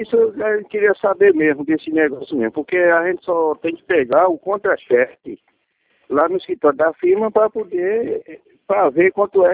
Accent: Timbaúba, Pernambuco, Brazil; Timbaúba. Nós somos aqui de Timbaúba.

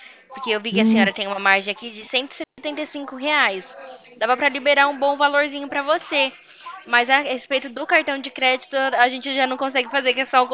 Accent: Arara, Paraíba, Brazil; Isso, sou daqui de Arara, sim.

